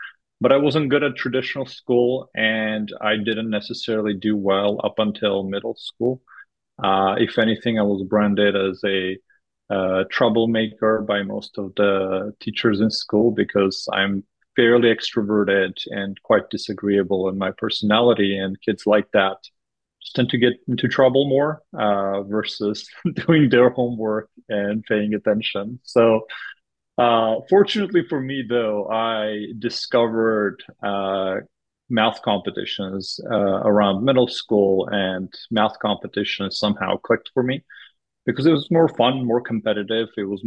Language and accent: English; Armenia; English is a second language; now in United States; So I grew up in Armenia, and my parents always had this kind of focus on education, that education is the future.